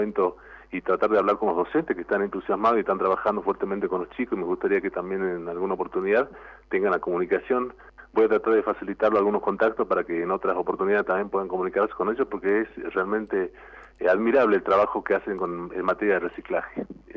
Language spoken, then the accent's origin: Spanish; Jujuy, Argentina; también debemos plasmarlo nosotros, ¿no?, como jujeños, como argentinos